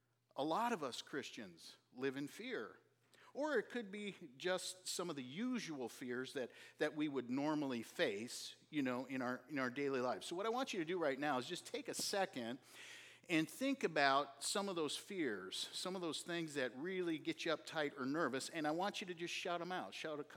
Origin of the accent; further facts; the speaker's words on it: Minnesota, United States; because I'm from Minnesota and, you know, they talk kind of funny, which, you know, I used to, I suppose, talk like that, don't you know?